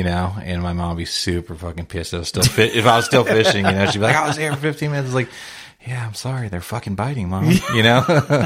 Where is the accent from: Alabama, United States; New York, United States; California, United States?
California, United States; I grew up in the South Bay, and my dad, it was just literally